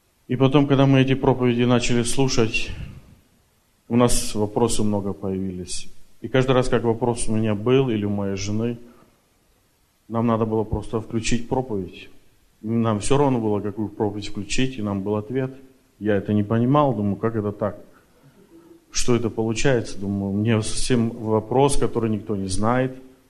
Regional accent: Canada; Я приехал из Канады.

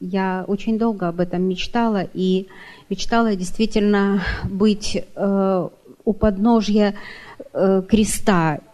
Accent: Russia; я приехала из России.

